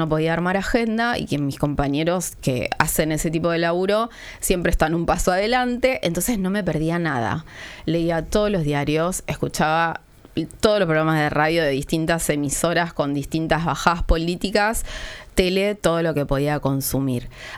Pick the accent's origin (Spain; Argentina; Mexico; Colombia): Argentina; Tierra del Fuego; now in Buenos Aires, Argentina; Yo soy de Tierra del Fuego, pero hace muchos años que vivo en Capital Federal, entonces lo que tenía eran voces como muy porteñas.